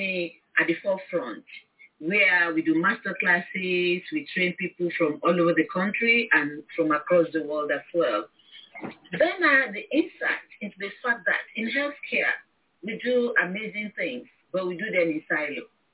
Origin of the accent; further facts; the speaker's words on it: Nigeria; moved away as an adult; now in United Kingdom; I'm originally from Nigeria. I trained in Nigeria, actually, as a nurse midwife. Then I came to the UK in 91 and trained as a theater nurse.